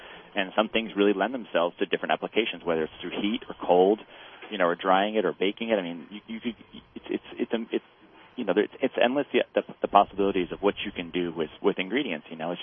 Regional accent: New York, United States; I grew up in the Catskills, so I get to visit these, you know, these farmers every time I go upstate and visit my family and stuff

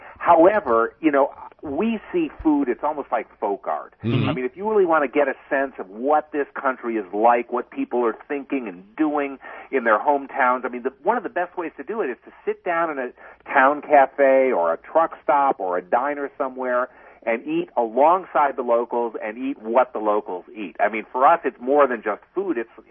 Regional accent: Chicago, Illinois, United States; You know, I grew up in Chicago and I grew accustomed to great Italian beef sandwiches, which is a real Chicago thing.

